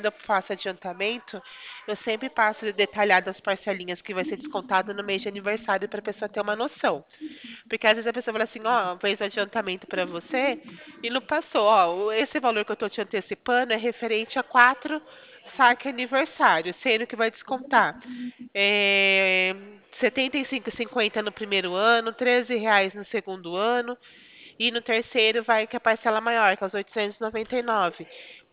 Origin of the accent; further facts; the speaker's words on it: Araraquara, São Paulo, Brazil; Não, eu sou de Araraquara.